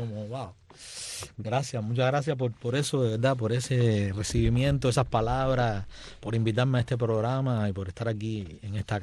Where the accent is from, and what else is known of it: Havana, Cuba; also born or lived in Kyiv, Ukraine